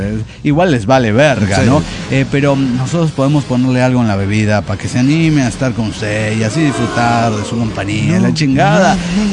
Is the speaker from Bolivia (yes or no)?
yes; Bolivia; yo vengo de Bolivia, sé soy extranjero, me voy a formar donde corresponde, ¿no?